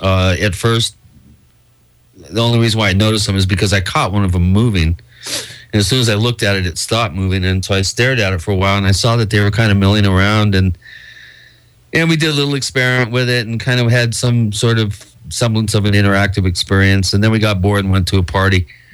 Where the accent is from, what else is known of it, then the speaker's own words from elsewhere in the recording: Washington, United States; moved away as an adult; also born or lived in New York City; And I moved to New York City out of high school. I grew up in Washington State.